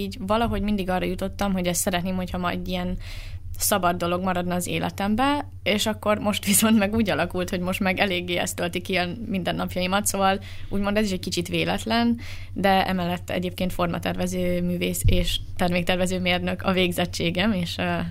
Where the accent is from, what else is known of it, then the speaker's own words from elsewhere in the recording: Borsod-Abaúj-Zemplén, Hungary; accent: Matyó; amikor mondom, hogy mezőkövesdi vagyok, akkor így szembesítenek is vele, hogy hát igen, a T-i betűidről hallatszik, és én meg így, yes, igen, én Matyó vagyok.